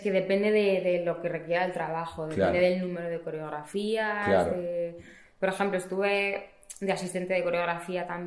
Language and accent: Spanish; Madrid, Community of Madrid, Spain; De aquí, de Madrid.